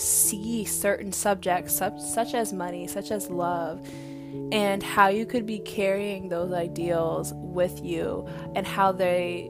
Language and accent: English; Baton Rouge, Louisiana, United States; But I grew up in Baton Rouge, Louisiana.